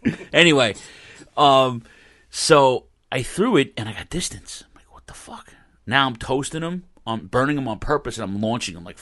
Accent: New York, United States; I grew up in Queens, around the Brooklyn border, everybody knows.

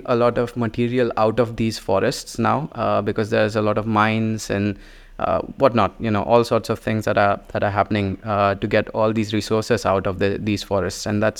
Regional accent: India; growing up in India

